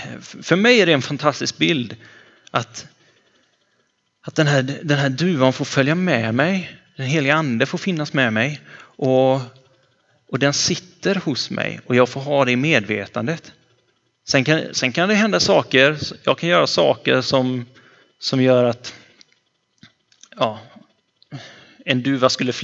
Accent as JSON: {"language": "Swedish", "region": "West Coast", "country": "Sweden", "said": "men nere i Sydsverige där jag kommer ifrån, västkusten, där har det precis börjat."}